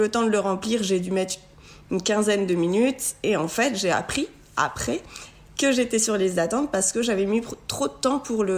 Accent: France; j'ai 29 ans, je suis française, j'habite dans le Nord et j'ai décidé de faire mes études à Liège, en Belgique.

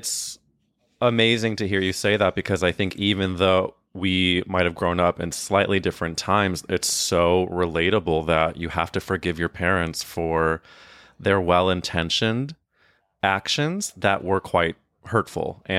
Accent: St. Louis, Missouri, United States; I grew up in Missouri in St. Louis, where there were obviously queer people everywhere

